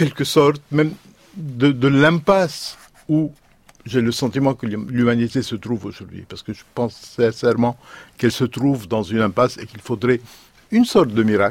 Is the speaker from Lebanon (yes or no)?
yes; Lebanon; Moi qui viens du Liban, j'observe mon pays natal, ma région natale